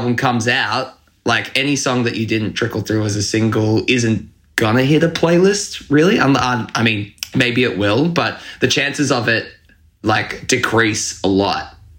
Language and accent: English; Australia; Well, I guess like being an Australian, my first musical memories are watching … as a young child.